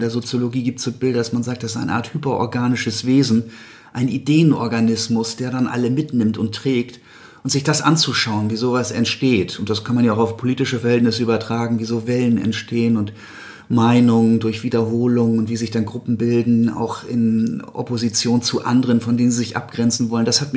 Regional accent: Lübeck, Schleswig-Holstein, Germany; born there; Lübeck ist ja meine Geburtsstadt, wie du schon so richtig gesagt hast.

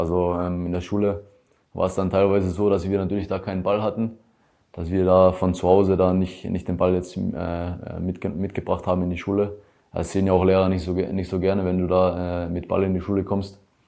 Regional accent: Tyrol, Austria; accent: Tyrolean; und auch in Tirol, wo ich herkomme, da redet man viele verschiedene Dialekte auch und wenn ich dann in meinem Dialekt da rede, verstehe mich selbst manchmal die Leute da vor Ort nicht, also in Tirol.

